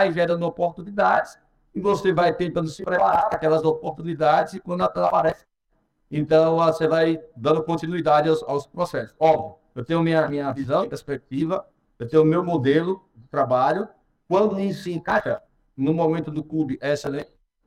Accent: Aracaju, Sergipe, Brazil; Eu sou de Aracaju, é a menor capital do país, de Sergipe, não tem grandes tradições além do futebol.

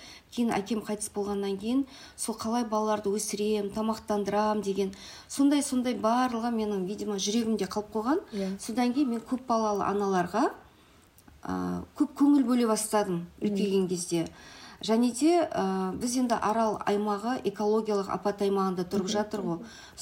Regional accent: Aral, Kyzylorda Region, Kazakhstan; Біз сондықтан да Аралдың тарихын балықпен, теңізбен байланыстыру біздің балалық шағымыздан бастап көз алдымызда өтті.

